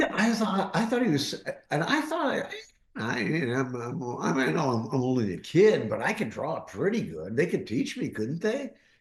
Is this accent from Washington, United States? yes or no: no; Columbus, Ohio, United States; also born or lived in Pennsylvania; I was born near Pittsburgh, where McKees Rocks is. But my folks moved to Columbus when I was like 1.5 or 2 years old. Mm. So I grew up in Columbus.